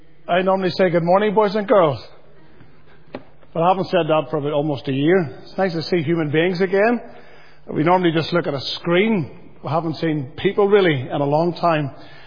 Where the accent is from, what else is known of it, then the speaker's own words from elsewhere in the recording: Lisburn, Northern Ireland, United Kingdom; I grew up in Lisburn Church, and your minister was always in the background.